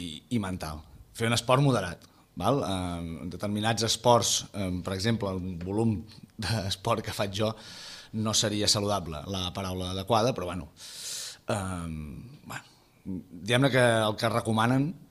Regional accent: Montblanc, Catalonia, Spain; jo sóc de Montblanc, no? I la meva parella és de Móra la Nova.

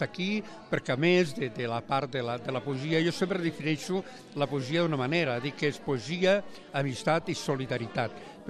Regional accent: Torredembarra, Catalonia, Spain; Bé, jo vinc de Torredembarra

